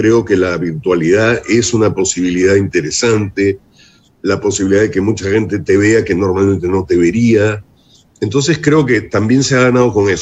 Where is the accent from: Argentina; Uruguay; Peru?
Peru; la gran dificultad que tenemos como peruanos de construir algo en común, ¿no?